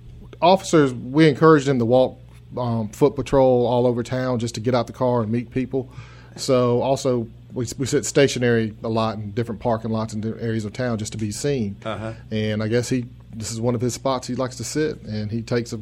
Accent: Carrboro, North Carolina, United States; Yeah, grew up in an area called Lincoln Park, the Barnes Street neighborhood.

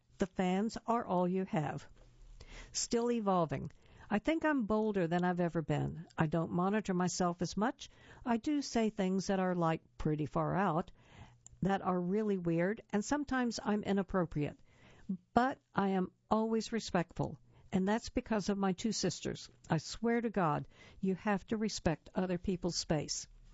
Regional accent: Asbury Park, New Jersey, United States; born there; I was born in Asbury Park, New Jersey. I was the baby.

